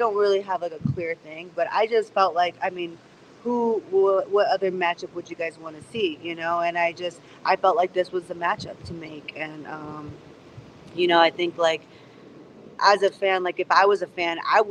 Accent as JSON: {"language": "English", "region": "California", "country": "United States", "tie": "born or raised there", "said": "I grew up in California, which is basically a second Mexico, if you really think about it, you know, like, so the culture is all around me. And I grew up in towns where it was only Mexican."}